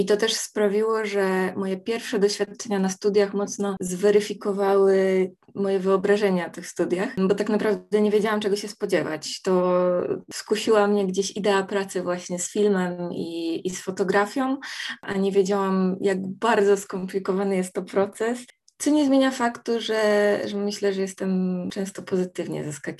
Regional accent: Kielce, Świętokrzyskie Voivodeship, Poland; z mojego rodzinnego miasta Kielc

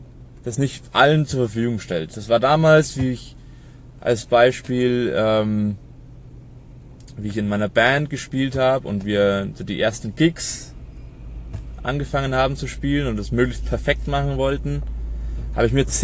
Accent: Munich, Bavaria, Germany; ich komme aus München, der nördlichsten Stadt Italiens. Bin 29 Jahre alt

